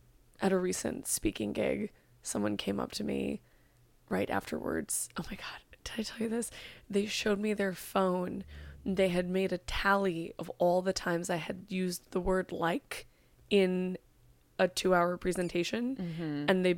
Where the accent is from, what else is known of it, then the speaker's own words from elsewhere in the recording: California, United States; which is that I'm from California, so it is my cultural heritage.